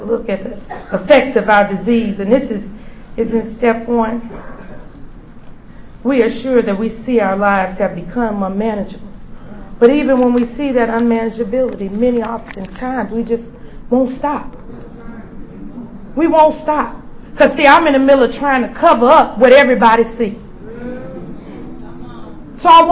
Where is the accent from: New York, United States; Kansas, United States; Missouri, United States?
Missouri, United States; St. Louis; So I'm a girl from the Midwest. I'm from St. Louis